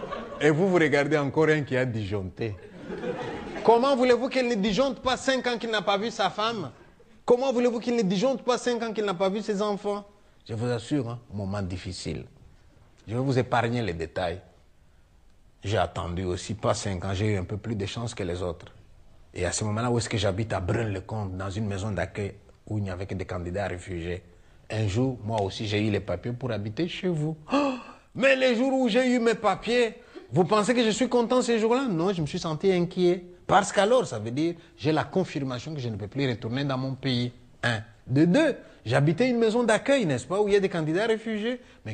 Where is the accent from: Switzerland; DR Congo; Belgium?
DR Congo; Je viens du Congo belge, tiens.